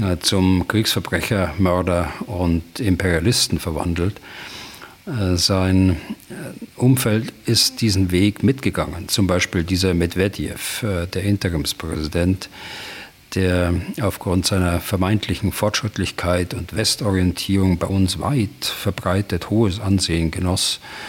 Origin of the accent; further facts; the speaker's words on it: Bavaria, Germany; als Bayer